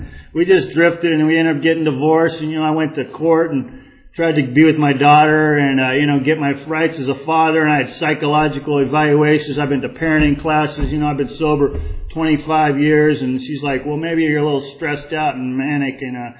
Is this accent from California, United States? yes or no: yes; Oxnard, California, United States; I was from Oxnard, and I met some girl in the program and dated her.